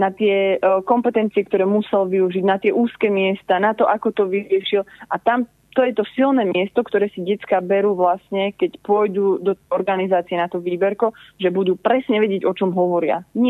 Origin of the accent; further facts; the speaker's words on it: Banská Bystrica, Banská Bystrica Region, Slovakia; now in Trnava, Slovakia; ja som teda tiež kedysi študovala na vysokej škole v Trnave, som bola prisťahovalec z Banskej Bystrice